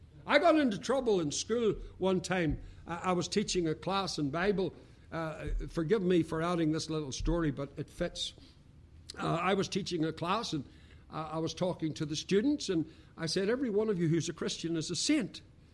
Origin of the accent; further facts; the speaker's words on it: United Kingdom; Now, you forgive me, I came from the British Isles. And for centuries, we've had kings or queens.